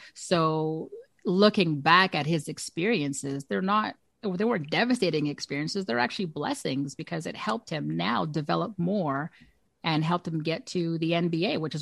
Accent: Canada; So for me as a Canadian, absolutely, I'm so proud.

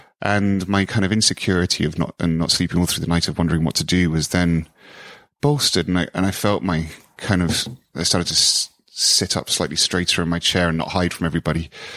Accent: United Kingdom; I thought it just it felt that I was being very British and I didn't want to show emotion.

